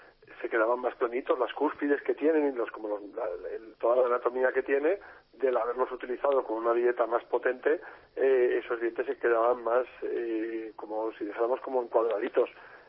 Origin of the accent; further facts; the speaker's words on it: Salamanca, Castile and León, Spain; ya que somos de aquí de Salamanca.